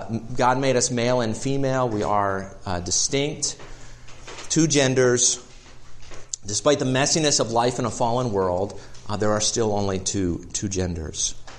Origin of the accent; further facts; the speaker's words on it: Baltimore, Maryland, United States; where I grew up in Baltimore, people didn't use guns to shoot deer.